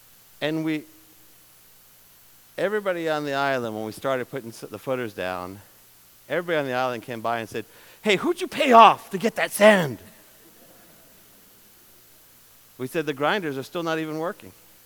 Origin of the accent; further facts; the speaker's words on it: New York, United States; I said, I'm from New York.